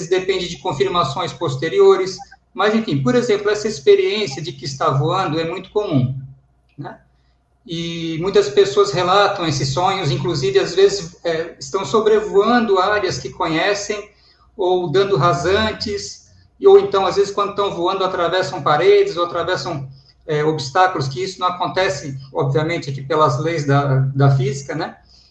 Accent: Tubarão, Santa Catarina, Brazil; Eu sou de Tubarão, Santa Catarina, e sou da área jurídica.

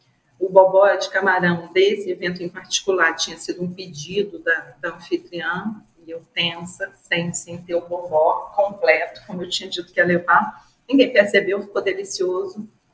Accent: Rio de Janeiro, Brazil; Eu sou carioca, né? Eu sou filha de pernambucana e carioca. Então, eu chamo muito aipim, que o carioca chama mandioca de aipim, e macaxeira, como é em Pernambuco, como ela é chamada.

